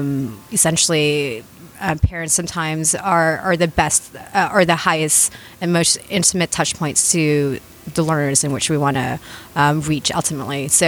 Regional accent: Thailand; I was born and raised in Thailand, to a Vietnamese family

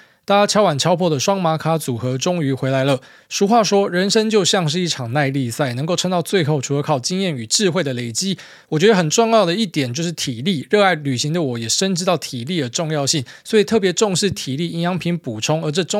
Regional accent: Italy; Chinese is a second language; 可能是因为台湾的口味跟我们意大利人的口味是有一点差距

